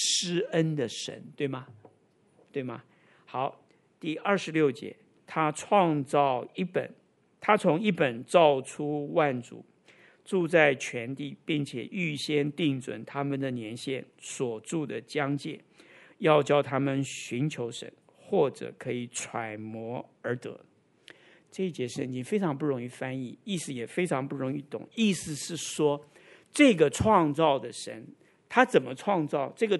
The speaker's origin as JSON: {"language": "Chinese", "country": "Taiwan", "said": "跟我们台湾人拜神拜偶像是一样的"}